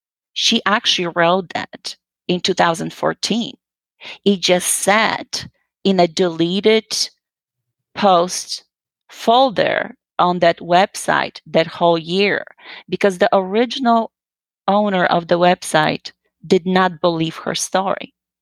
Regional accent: Poland; I'm originally from Poland.

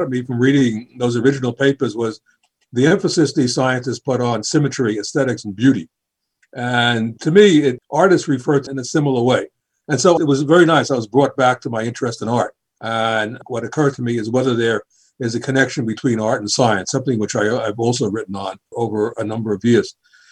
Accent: New York City, New York, United States; When I was growing up in the Bronx, I was very interested in art, both the applied side and drawing, and also I frequented many of the wonderful art museums in New York City.

